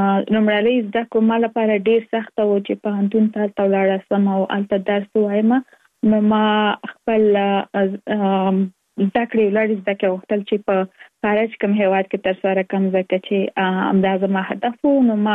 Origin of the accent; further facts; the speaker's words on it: Kabul, Afghanistan; now in Virginia, United States; زه اف کورس د افغانستان یم. په افغانستان کې زیږیدلې، کومرېستا کې مې په افغانستان په کابل کې تر سره کړې دي، او وروسته لاغه لکه مونږ ټول چې یو مسافر شوی یم په امریکا کې، اوس په ورجینیا ایالت کې ژوند کوم.